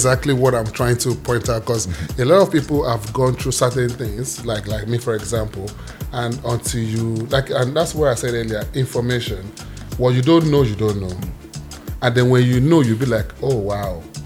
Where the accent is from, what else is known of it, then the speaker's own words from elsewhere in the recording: Nigeria; moved away; part of my trauma growing up in Nigeria, when I didn't know there's a trauma actually, until you came here